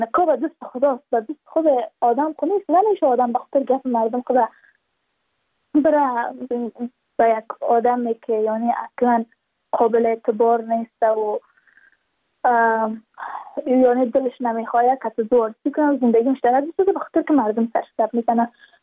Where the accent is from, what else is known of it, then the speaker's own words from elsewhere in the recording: Badakhshan, Afghanistan; چون ما از بدخشان هستیم، یعنی منطقه دور دستش